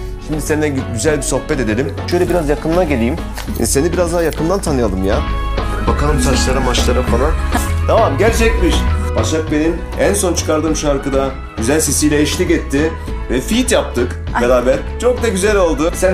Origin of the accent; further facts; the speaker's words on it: Sivas, Turkey; Ben de Sivaslıyım bu arada.